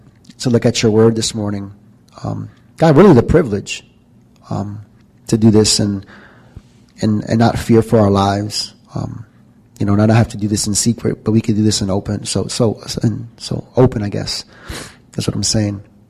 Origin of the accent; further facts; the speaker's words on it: New York, United States; I'm from New York. We are loud.